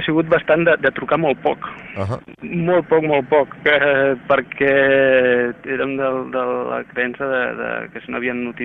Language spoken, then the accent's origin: Catalan; Barcelona, Catalonia, Spain; also born or lived in Campins; els meus pares tenien una casa al Montseny, a Campins, i em preguntaven d'on era, jo deia de Campins, no? Em costava dir de Barcelona perquè et senties més del lloc on disfrutaves els caps de setmana i on volies tornar